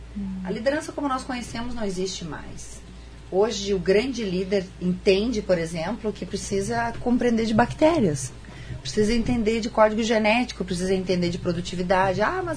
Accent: Rio Grande do Sul, Brazil; Venho lá do Rio Grande do Sul

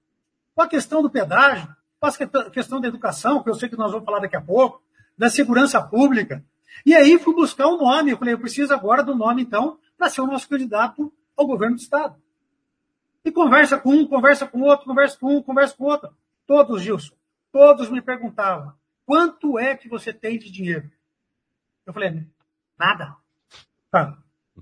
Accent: Cornélio Procópio, Paraná, Brazil; os valores, os princípios que eu fui criado em Cornélio Procópio, né? Lá aí no Nortão do Paraná, sou pé vermelho, com muito orgulho

